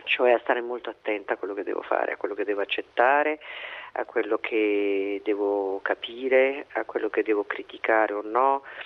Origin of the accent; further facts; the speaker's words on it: Apulia, Italy; E il mio, che sono però pugliese Doc